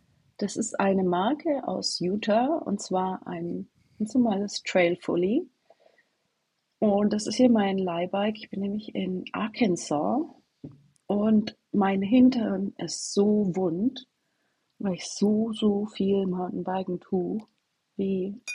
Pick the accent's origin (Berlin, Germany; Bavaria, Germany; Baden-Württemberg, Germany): Bavaria, Germany; Kempten; now in United States; ein kleiner Ort, also eine kleine Stadt, so groß wie Kempten, sage ich immer, weil das so ein bisschen mein Heimatort ist.